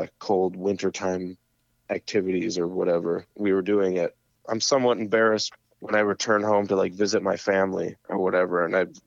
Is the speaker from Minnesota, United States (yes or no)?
yes; Duluth, Minnesota, United States; growing up in Duluth for us associates itself with the music